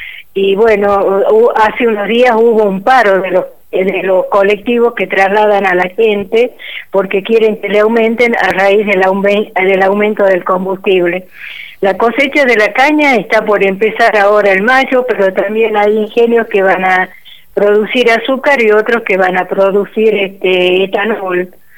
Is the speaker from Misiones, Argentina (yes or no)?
no; Río Seco, Tucumán, Argentina; como es mi pueblo acá en Río Seco, que está dentro del departamento de Montero, más o menos una hora 20 de la capital.